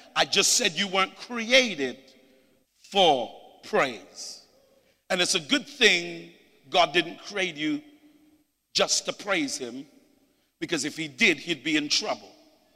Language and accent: English; United Kingdom; I come from the United Kingdom.